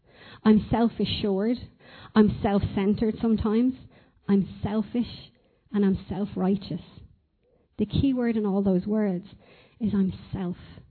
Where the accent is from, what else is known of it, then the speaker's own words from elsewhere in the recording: Ireland; I think it really typifies us as Irish people, that we don't like to be seen to stand up and blowing our own trumpet